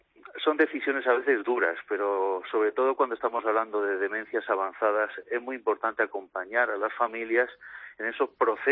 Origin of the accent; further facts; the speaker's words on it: Spain; sobre todo en una población como la española, donde somos el segundo país del mundo con más esperanza de vida.